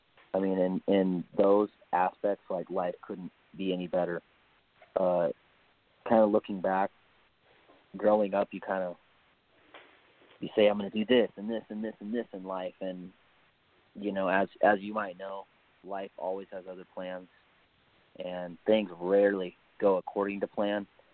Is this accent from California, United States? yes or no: yes; Oroville, California, United States; I had one more amateur fight in my hometown of Oroville.